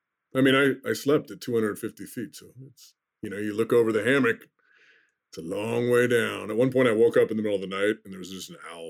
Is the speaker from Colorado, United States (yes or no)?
no; Oregon, United States; probably because I grew up in Oregon and prefer evergreen forests.